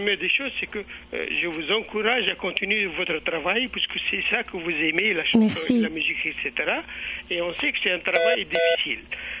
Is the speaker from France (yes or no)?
no; Algeria; now in Canada; moi je suis algérien qui habite au Canada